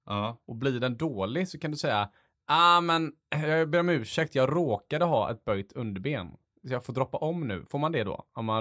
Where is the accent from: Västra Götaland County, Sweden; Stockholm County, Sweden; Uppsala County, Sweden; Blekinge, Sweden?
Västra Götaland County, Sweden; Gothenburg; För att när jag är uppvuxen på Delsjön